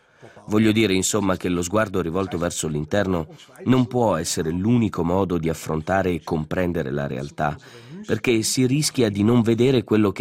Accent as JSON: {"language": "Italian", "region": "Zug", "country": "Switzerland", "tie": "born there", "said": "Zugo, la mia città natale, è un tipico esempio di questa doppia velocità"}